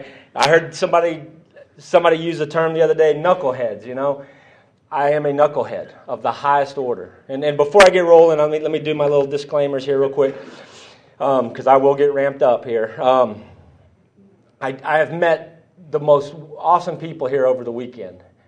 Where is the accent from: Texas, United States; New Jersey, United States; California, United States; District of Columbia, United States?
Texas, United States; Lubbock; born there; we're from I was born in Lubbock, Texas